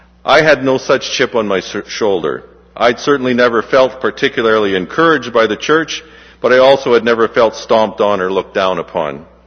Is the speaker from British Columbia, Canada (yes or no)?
yes; Abbotsford, British Columbia, Canada; Growing up in Abbotsford, I knew from a young age that one thing came to me naturally